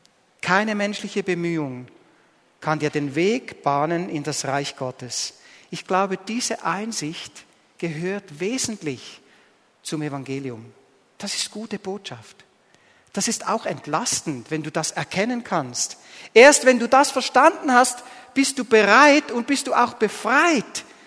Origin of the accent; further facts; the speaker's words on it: Switzerland; Auch für uns als Schweizer gehören wir doch zu den reichsten Nationen der Welt.